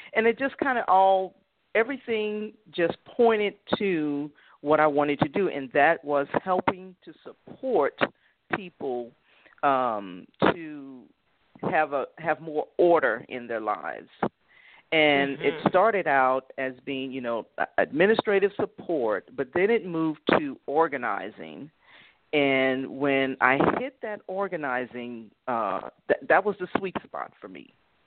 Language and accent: English; Louisiana, United States; moved away as an adult; also born or lived in El Dorado, Arkansas; now in Dallas, United States; Originally came from Louisiana. I was born in El Dorado, Arkansas, moved to Louisiana, grew up there, went to school there, high school there, all that stuff. And then in 84, I moved to Dallas